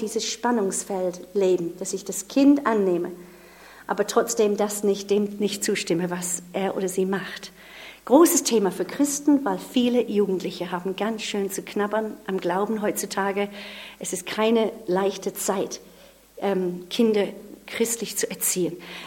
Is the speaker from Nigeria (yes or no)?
yes; North, Nigeria; Wir sind in einer Idylle groß geworden in Afrika. Es war wirklich das Glück eines gewonnenen Lebens. Meine Eltern sind nach Norden Nigeria gezogen, um Ruhe zu finden